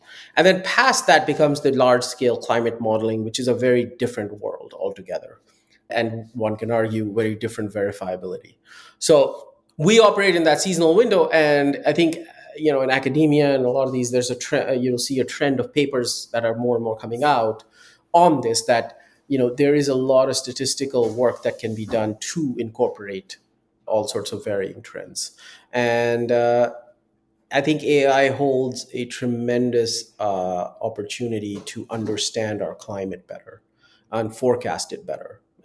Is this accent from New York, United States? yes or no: no; Somerville, Massachusetts, United States; I grew up right outside Boston in Somerville.